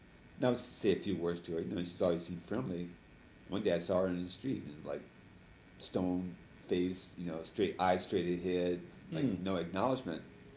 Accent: United States; I just considered that a national thing where her reaction was to me as an American.

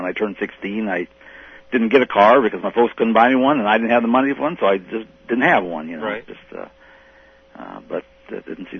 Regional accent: Fremont, Nebraska, United States; I was born in Fremont, Nebraska. I went to the local high school there. It was a town of about 20,000 people.

